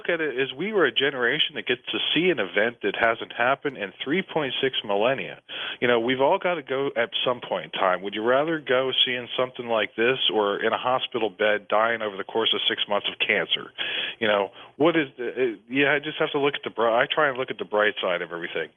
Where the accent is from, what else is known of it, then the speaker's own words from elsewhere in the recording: Easton, Pennsylvania, United States; An asteroid hit my hometown of Allentown, Pennsylvania, which is, you know, I'm from Easton, Pennsylvania, the home of Larry Holmes, and Allentown's only about 15 miles away